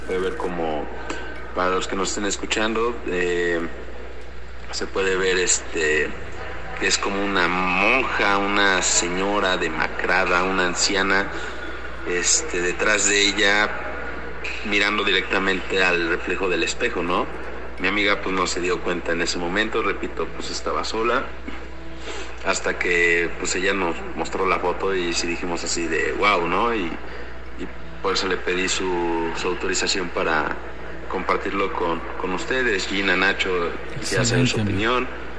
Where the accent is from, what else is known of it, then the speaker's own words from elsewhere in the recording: Mexico City, Mexico; somos de la Ciudad de México